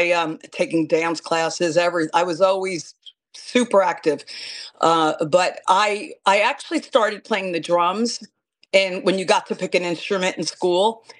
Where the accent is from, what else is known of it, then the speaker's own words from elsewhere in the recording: New Jersey, United States; Jersey girl, born and bred. I am your stereotypical born and bred girl who's... I've never physically moved out of Jersey. I've spent time in New York City, but mostly spent my whole life here.